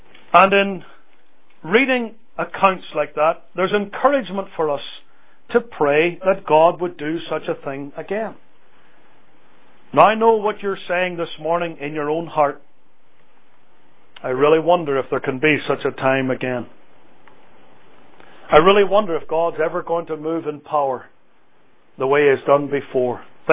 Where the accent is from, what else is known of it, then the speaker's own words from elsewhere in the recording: Northern Ireland, United Kingdom; My forebears come from Scotland, though I'm from Northern Ireland.